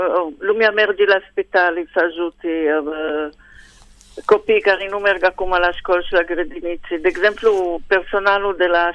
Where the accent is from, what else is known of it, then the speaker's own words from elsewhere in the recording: Israel; born there; Romanian is a second language; Toată familia e venită din Bacău și Moinești și s-au așezat în Israel, toți, absolut toți. Și așa, am fost în atmosferă românească, muzica, mâncărul. Am învățat și limba așa.